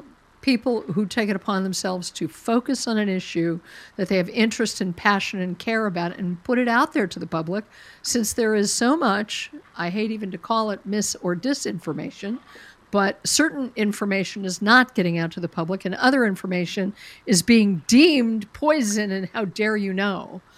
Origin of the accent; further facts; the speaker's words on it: Colorado, United States; including my home state of Colorado